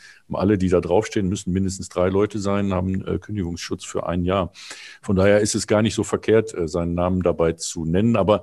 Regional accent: Cologne, North Rhine-Westphalia, Germany; Ich rede aber als Kölner

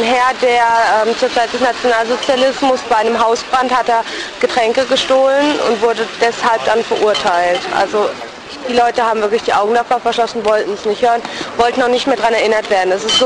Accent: Mannheim, Baden-Württemberg, Germany; weil ich gebürtige Mannheimerin bin, auch zu wissen, was damals passiert ist.

